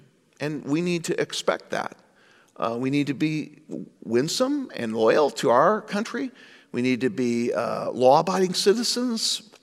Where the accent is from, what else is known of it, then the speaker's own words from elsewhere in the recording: United States; I'm not in my home country, the United States, and I have to follow their rules.